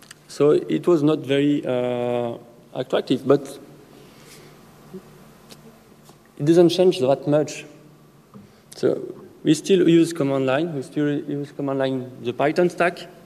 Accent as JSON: {"language": "English", "country": "France", "said": "I'm from France."}